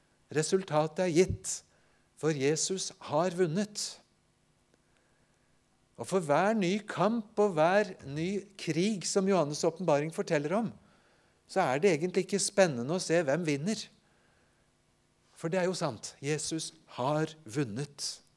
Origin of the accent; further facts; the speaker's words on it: Japan; now in Norway; Ellers ble jeg født i Japan som misjonærbarn og har mye av oppveksten min